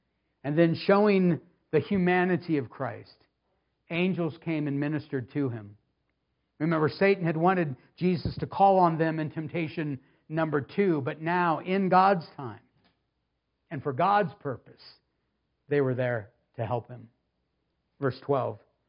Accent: California, United States; It's got to be all the Californians, isn't it? I came from California, so I can make that joke.

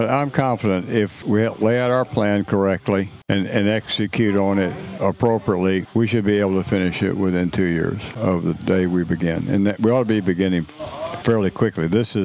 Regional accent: Freeport, Texas, United States; I grew up in Freeport, Texas, and there was a beautiful hotel there called the Tarpon Inn.

